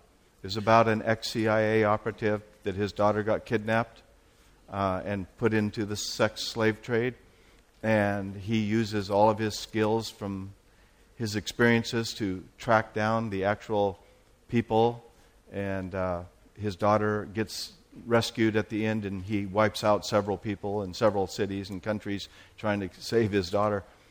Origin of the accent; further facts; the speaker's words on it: Portland, United States; And to go up to my hometown, Portland, where I'm from